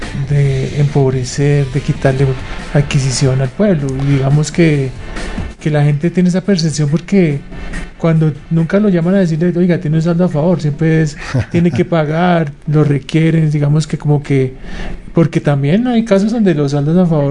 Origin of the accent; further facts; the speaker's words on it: Colombia; nosotros como colombianos vivimos financiados.